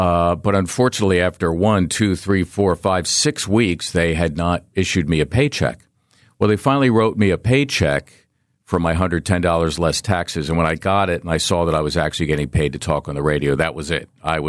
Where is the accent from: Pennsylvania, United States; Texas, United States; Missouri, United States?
Pennsylvania, United States; Philadelphia; one of my idols growing up in Philly.